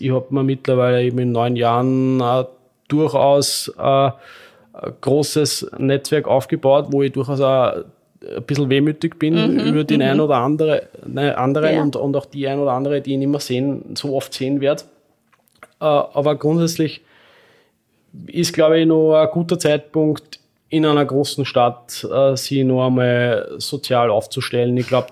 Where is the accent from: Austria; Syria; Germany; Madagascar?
Austria; Lower Austria; Ich bin nach Wien gegangen als Niederösterreicher.